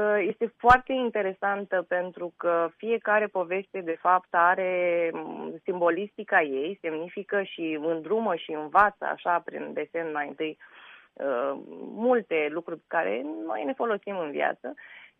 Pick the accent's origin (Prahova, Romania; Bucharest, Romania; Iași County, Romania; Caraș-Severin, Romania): Iași County, Romania; Iași; Eu sunt din Iași, cum spun eu, jet by jet din ciment.